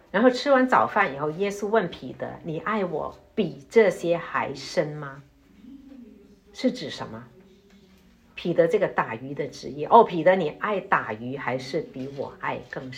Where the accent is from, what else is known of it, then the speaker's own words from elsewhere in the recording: China; 就像我们中国人念古代的诗词